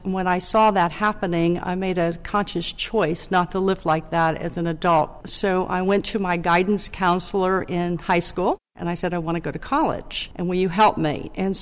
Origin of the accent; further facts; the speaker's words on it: St. Petersburg, Florida, United States; born there; I was born in St. Petersburg, Florida.